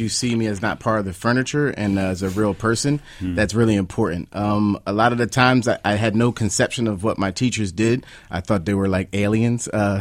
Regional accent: Philadelphia, Pennsylvania, United States; I grew up in Germantown, in Mount Airy, in a co-op, right? So my mom had me eating seaweed, and now I lived in Korea.

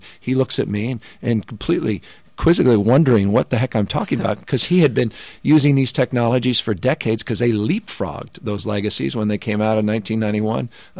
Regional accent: San Francisco, California, United States; I'm from San Francisco, the Bay Area

